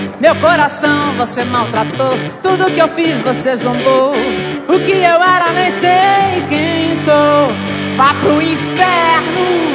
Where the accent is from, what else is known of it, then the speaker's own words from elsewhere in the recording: Mato Grosso, Brazil; born there; Nasci no Mato Grosso e lá a música sertaneja é muito forte.